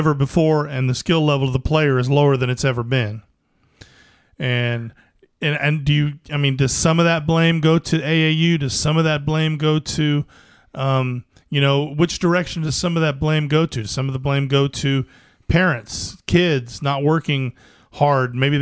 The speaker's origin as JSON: {"language": "English", "region": "Indiana", "country": "United States", "said": "You know, I come from Indiana. We could all shoot the ball in the 80s."}